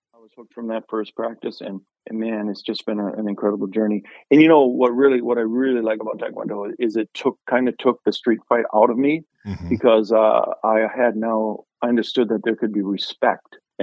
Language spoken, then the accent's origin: English; Dilworth, Minnesota, United States; I'm born and raised in Dilworth, little town here in Minnesota.